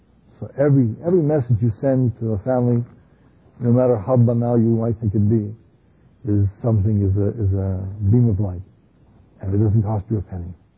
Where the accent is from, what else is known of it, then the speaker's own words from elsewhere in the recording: Canada; I get in the car, he knows my accent. Where are you from? Canada.